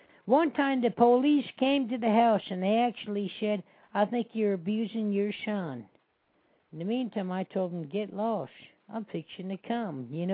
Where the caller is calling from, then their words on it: Chicago, Illinois, United States; I'm calling from Chicago.